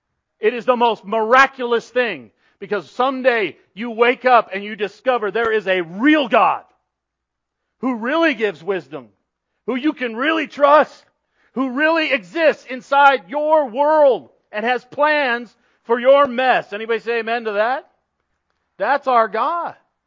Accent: California, United States; I grew up in Southern California.

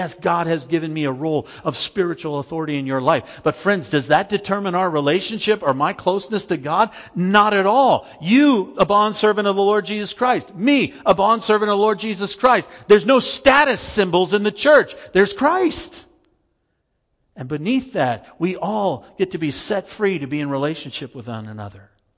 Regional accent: United States; I am an American, true.

